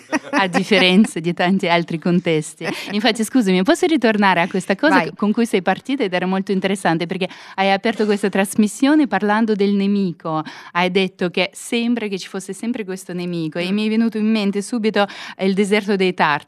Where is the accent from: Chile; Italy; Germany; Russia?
Russia; Io sono russa, però la mia mamma è ucraina.